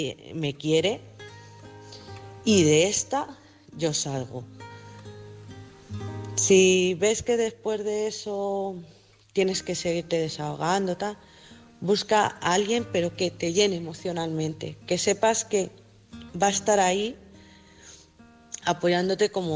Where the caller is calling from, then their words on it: Madrid, Community of Madrid, Spain; de Madrid